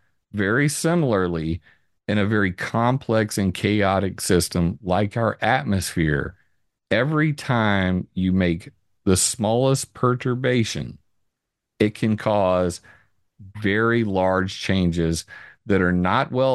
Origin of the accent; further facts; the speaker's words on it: Sumter, South Carolina, United States; moved away as an adult; also born or lived in Vandenberg Air Force Base; Now, I grew up in Sumter, South Carolina. I was originally born on Vandenberg Air Force Base.